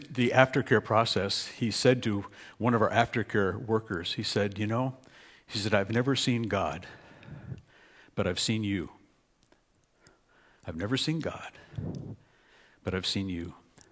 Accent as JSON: {"language": "English", "town": "Waterloo", "region": "Ontario", "country": "Canada", "tie": "born or raised there", "said": "30 years ago, Forward was much like the church I grew up in Waterloo"}